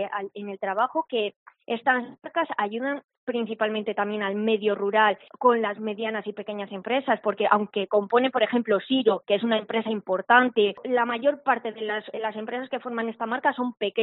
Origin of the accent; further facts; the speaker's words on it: Cisneros, Castile and León, Spain; provengo de un pueblo de Palencia, Cisneros, y mi cercanía a la capital y mi afán por la buena alimentación me hizo conocer hace años esta marca, porque aún tengo 22 años